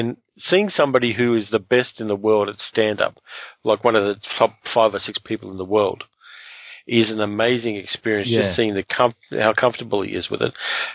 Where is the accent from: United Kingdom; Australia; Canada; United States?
Australia; Sydney, New South Wales; My hometown.